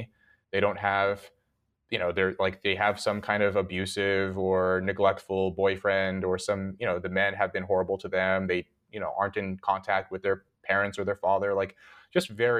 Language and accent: English; Red Bluff, California, United States; guys I grew up with in Red Bluff